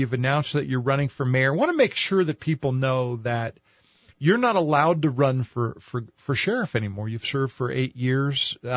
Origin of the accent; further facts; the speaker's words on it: Albuquerque, New Mexico, United States; this is coming from a person that is born and raised in Albuquerque.